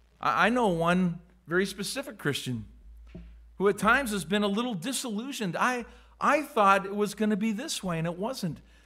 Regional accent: Canada; I'm Canadian. I love our country.

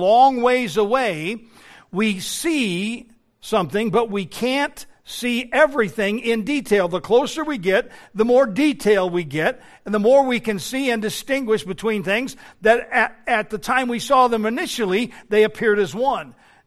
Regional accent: Colorado, United States; Because I grew up in Colorado and the Rocky Mountains and went to a camp called Camp Idrahaji.

